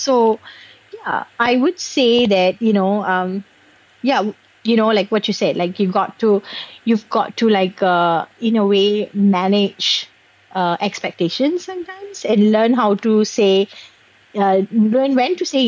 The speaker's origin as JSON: {"language": "English", "country": "Singapore", "tie": "born or raised there", "said": "because I grew up in Singapore, and you know, we Singaporeans struggle with tradition and progression and modernity."}